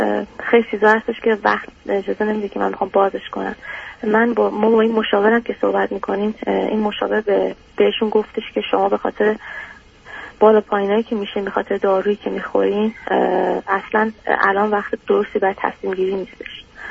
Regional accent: Iran; moved away; ما اصلا از ایران اومدیم بیرون

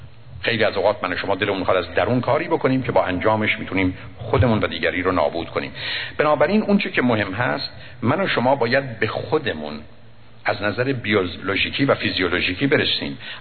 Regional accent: Iran; now in United States; هرگز هرگز هرگز بهشون نگفتم ما ایرانی هستیم باید این کارو بکنیم.

